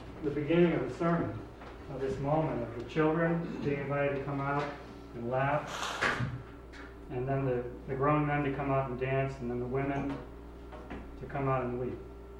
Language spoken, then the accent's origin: English; the South, United States; And I grew up in the South in the 1950s, and as a child I still remember a lynching in my town.